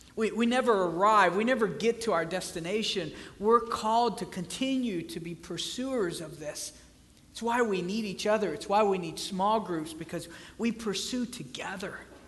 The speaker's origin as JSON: {"language": "English", "region": "the South", "country": "United States", "said": "Now, I know here you guys say naked. I'm from the South. We say naked."}